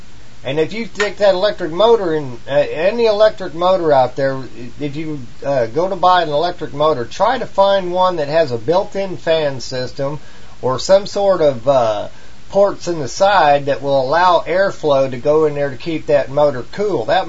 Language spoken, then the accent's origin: English; Missouri, United States; He's from Texas and I'm from Missouri, so we both got these weird accents.